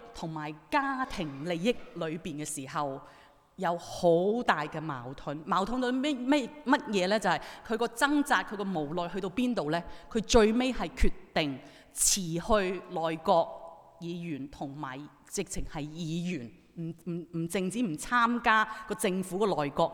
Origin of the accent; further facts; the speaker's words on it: Guangdong, China; 是不是我們廣東人會說